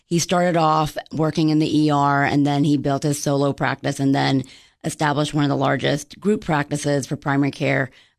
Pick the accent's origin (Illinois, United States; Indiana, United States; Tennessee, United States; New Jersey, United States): Tennessee, United States; Clarksville; born there; I was born in Clarksville at Fort Campbell when my father was in the Army as a military captain.